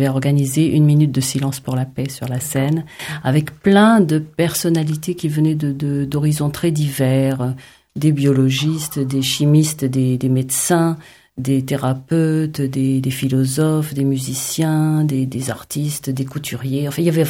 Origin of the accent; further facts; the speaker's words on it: La Goulette, Tunis Governorate, Tunisia; born there; Je suis née à La Goulette, le petit port de pêche à côté de Tunis. Et c'est un endroit très spécial.